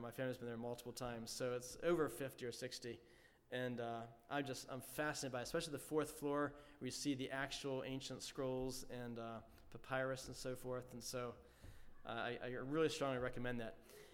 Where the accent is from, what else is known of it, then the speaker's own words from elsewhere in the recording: Harrisburg, Pennsylvania, United States; I had a neighbor growing up in Harrisburg.